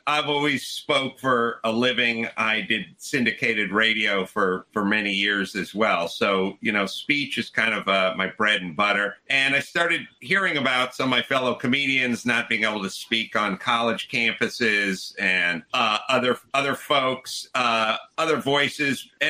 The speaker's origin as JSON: {"language": "English", "town": "Los Angeles", "region": "California", "country": "United States", "tie": "born or raised there", "said": "I grew up in Los Angeles. I always listened to talk radio."}